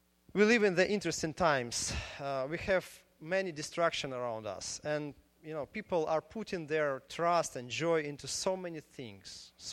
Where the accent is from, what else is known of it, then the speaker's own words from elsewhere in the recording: Ukraine; English is a second language; moved away; I came from Ukraine, I heard a lot about elections.